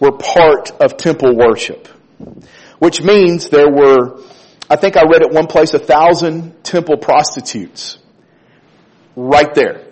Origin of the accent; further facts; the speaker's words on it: Florence, Alabama, United States; And I was talking about my hometown, Florence. There's no interstate that comes through Florence.